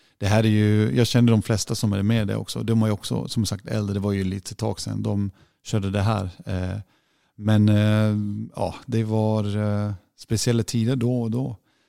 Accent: North Rhine-Westphalia, Germany; now in Sweden; Lite, det är väldigt söder om Düsseldorf. Men det är ju, ja, det är speciellt att komma därifrån.

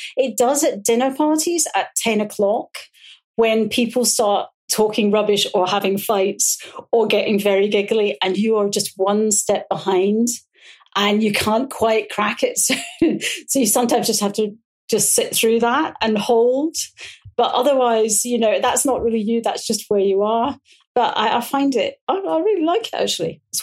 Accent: Glasgow, Scotland, United Kingdom; I was a good drinker, being a Glaswegian.

